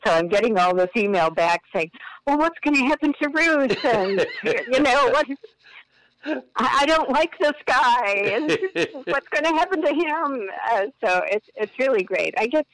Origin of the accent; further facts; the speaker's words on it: Rome, New York, United States; from the historian of Rome, New York. I've had the honor of being inducted into the Hall of Fame of my hometown